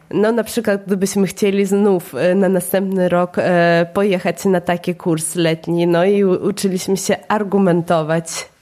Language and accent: Polish; Vilnius, Vilnius County, Lithuania; jestem z Wilna.